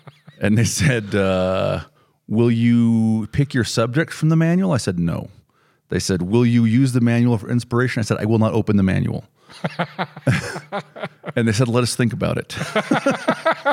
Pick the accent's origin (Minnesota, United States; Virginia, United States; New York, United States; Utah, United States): Utah, United States; Provo; because I was basically a Provo boy and I'd been on mission and I lived elsewhere, but you know, I was from Provo